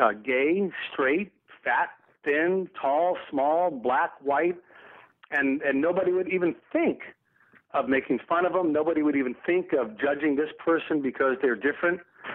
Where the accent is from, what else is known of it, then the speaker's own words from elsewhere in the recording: the South, United States; you can guess if I grew up in the South in the 1960s.